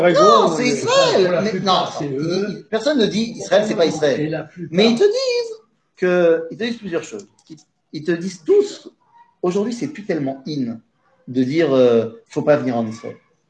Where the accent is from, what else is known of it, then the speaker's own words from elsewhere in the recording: France; nous, on a grandi en France.